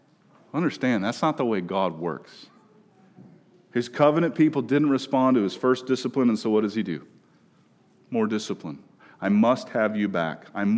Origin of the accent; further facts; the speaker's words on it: Minnesota, United States; as a Minnesotan in the South